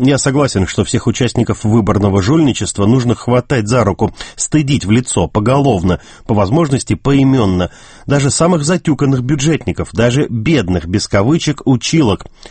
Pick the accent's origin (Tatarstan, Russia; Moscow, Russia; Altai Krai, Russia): Moscow, Russia; Лично я, как москвич